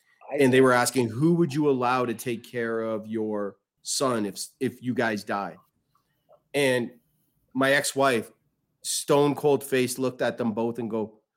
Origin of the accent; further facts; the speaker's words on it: Toronto, Ontario, Canada; picks, born in Toronto, born and raised in Toronto.